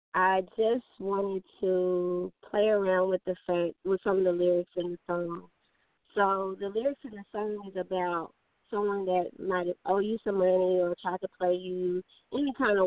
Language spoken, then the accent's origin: English; Atlanta, Texas, United States; Okay, so I originally came from, I'm from East Texas. It's a small town called Atlanta, Texas. But half of my family